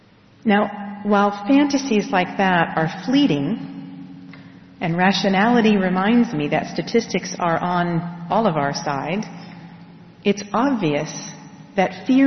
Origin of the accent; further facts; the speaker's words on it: Rochester, New York, United States; I think also of Corpus Christi Catholic Church in Rochester, New York, my hometown